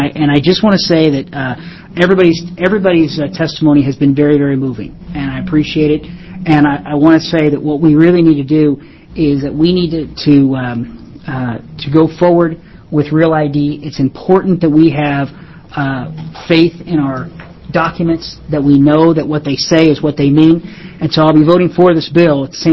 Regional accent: California, United States; At the same time, growing up in California, my school was, my elementary school was over 90% Hispanic

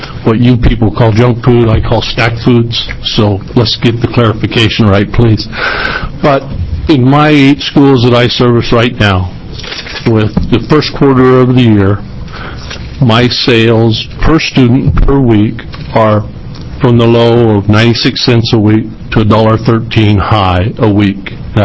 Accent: Coos Bay, Oregon, United States; Madam Chairman, Senators … from Coos Bay.

